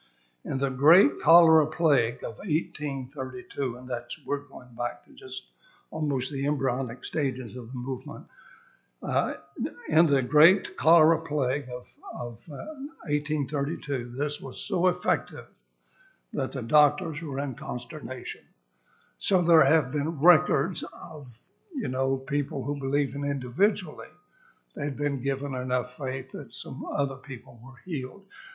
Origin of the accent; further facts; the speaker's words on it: West Virginia, United States; born there; I was born in West Virginia, of course, my mother was as well.